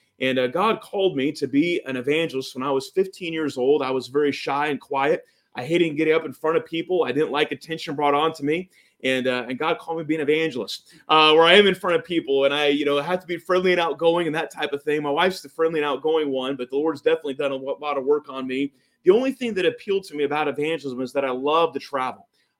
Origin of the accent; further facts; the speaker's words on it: Sacramento, California, United States; And I grew up there in Sacramento, California.